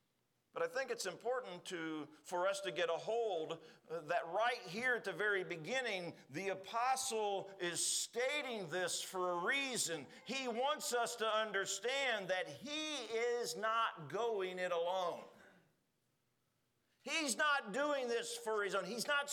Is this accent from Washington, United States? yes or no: no; Pennsylvania, United States; I said, I've heard of it. I grew up in Pennsylvania.